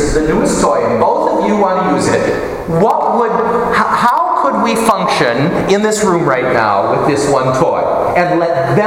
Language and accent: English; Peshtigo, Wisconsin, United States; growing up in Peshtigo, Wisconsin, let me tell you, everybody speaks English.